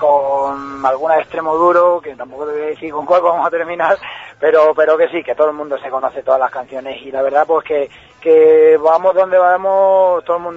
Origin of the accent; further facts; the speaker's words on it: Burguillos, Spain; Pues somos todos de Burguillos.